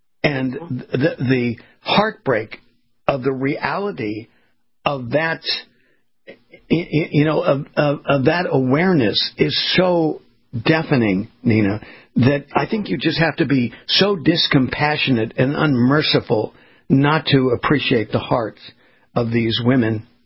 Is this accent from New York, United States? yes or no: no; California, United States; I grew up in California on the West Coast, near the water